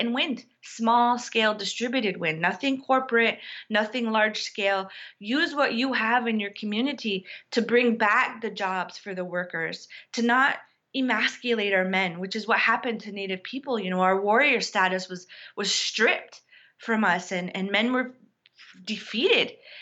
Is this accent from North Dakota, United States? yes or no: yes; New Town, North Dakota, United States; For example, I'm from Newtown, North Dakota, the Fort Berthold Reservation. You know, I'm a Mandan Hidatsa Rikara woman, and we were farming tribes.